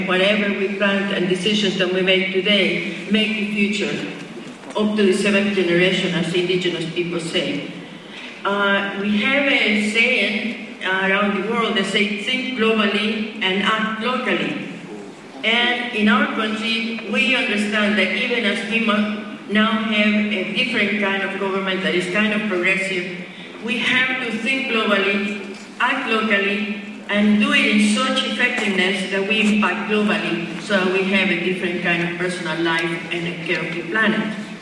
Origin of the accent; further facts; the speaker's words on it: El Salvador; I am from El Salvador